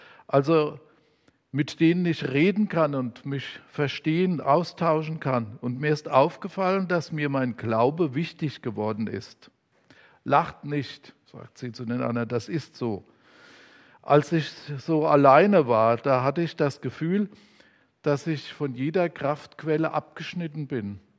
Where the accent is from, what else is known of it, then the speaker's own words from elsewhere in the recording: Worms, Rhineland-Palatinate, Germany; Und ich komme auch aus Worms und mir ist diese Arbeit im Weinberg sehr vertraut